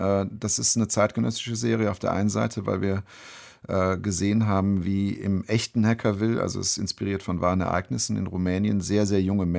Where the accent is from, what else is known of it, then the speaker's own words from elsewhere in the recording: West Germany, Germany; now in Leipzig, Germany; Ich bin selbst 99 nach Leipzig gezogen. Ich bin eigentlich auch Wessi.